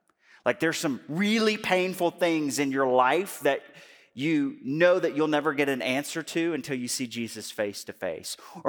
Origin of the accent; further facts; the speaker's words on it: Birmingham, Alabama, United States; I believe that he was still in my hometown of Birmingham, Alabama.